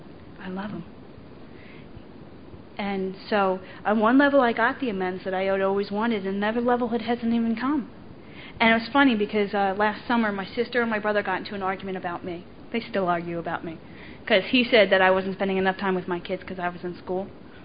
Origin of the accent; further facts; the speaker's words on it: Ireland; I'm Irish, man. I'm angry about everything.